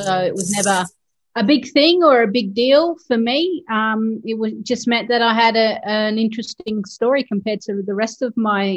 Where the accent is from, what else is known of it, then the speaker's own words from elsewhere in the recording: Pune, Maharashtra, India; born there; accent: Australian; I was born in Pune. I was actually adopted.